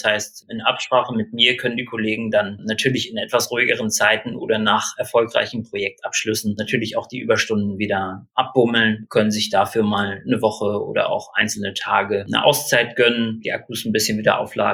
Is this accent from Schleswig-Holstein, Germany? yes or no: yes; Kiel, Schleswig-Holstein, Germany; Genau, ich komme aus Kiel, bin hier geboren und aufgewachsen und wollte auch nie woanders hin.